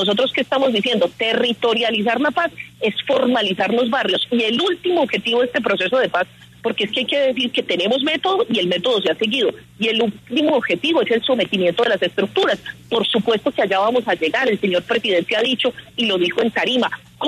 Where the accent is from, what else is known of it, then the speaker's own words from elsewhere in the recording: Antioquia, Colombia; accent: paisa; yo soy una paisa de aquí, he coordinado este proceso, la mayoría de la delegación es paisa, hablamos en paisa, entendemos el código cultural de paisas